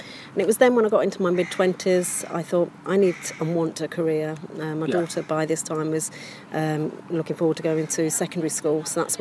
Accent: Coventry, West Midlands, United Kingdom; I'm born and bred in Coventry.

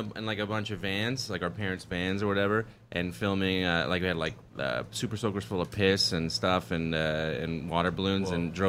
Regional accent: Ottawa, Ontario, Canada; No, I grew up downtown in Ottawa

